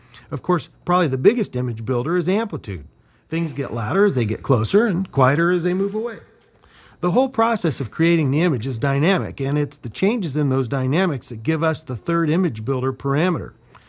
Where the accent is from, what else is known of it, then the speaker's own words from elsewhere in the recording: Cameron, Missouri, United States; from the Patch Court in Cameron, Missouri.